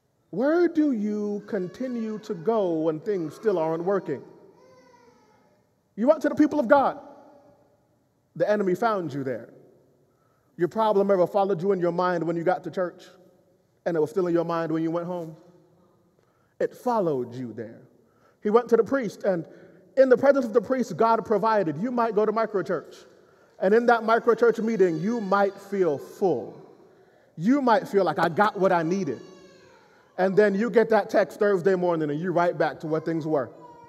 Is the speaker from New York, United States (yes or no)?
no; Florida, United States; I'm from South Florida, maybe it's some pan sobao.